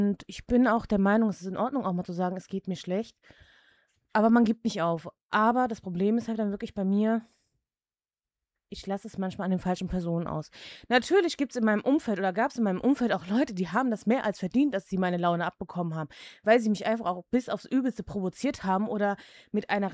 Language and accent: German; Czechia; ich bin Tschechin auch, habe auch da die Staatsangehörigkeit.